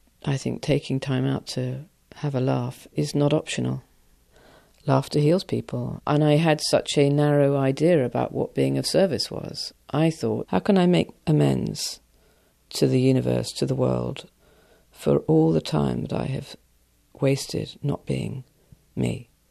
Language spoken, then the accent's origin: English; England, United Kingdom; And I was taken aback, but obviously being English, I remained composed.